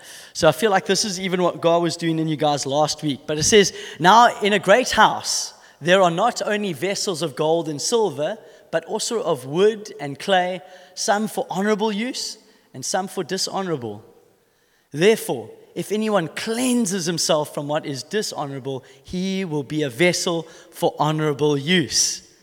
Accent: Port Elizabeth, Eastern Cape, South Africa; I am from Port Elizabeth, as you've heard

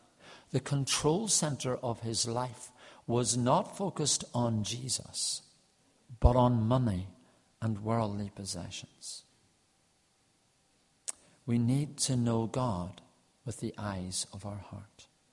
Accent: Saintfield, Northern Ireland, United Kingdom; I grew up in Saintfield, County Down. It was my home.

